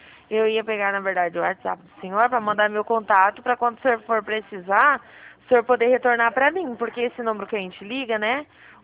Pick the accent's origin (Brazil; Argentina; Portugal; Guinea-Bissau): Brazil; Dracena, São Paulo; eu sou de Dracena.